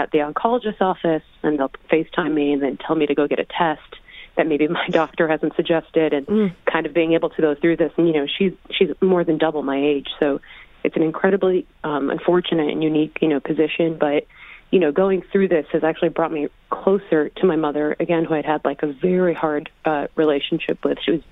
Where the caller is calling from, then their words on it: New York City, New York, United States; I'm calling from New York City.